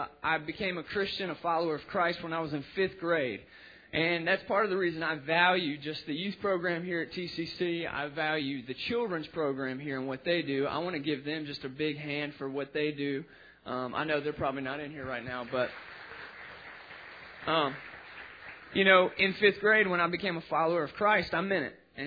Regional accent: Atlanta, Georgia, United States; I'm from Atlanta, Georgia. I was born and raised in Atlanta

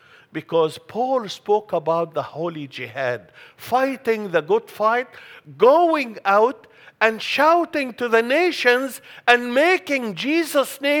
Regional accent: Egypt; I was born and raised in Egypt, and I was forced to study Quran as part of the Arabic language.

